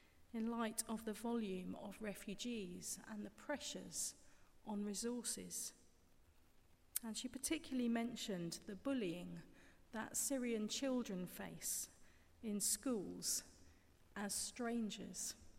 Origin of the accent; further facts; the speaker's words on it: England, United Kingdom; Without even speaking, I was quite obvious as a stranger, and as soon as I spoke, I was obviously identified as English.